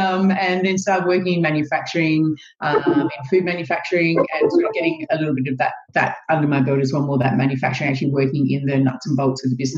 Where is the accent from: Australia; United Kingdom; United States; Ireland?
Australia; Mount Gambier, South Australia; also born or lived in Victoria; I'm from Mount Gambier originally, and I grew up in country South Australia, and then I went to university back in Victoria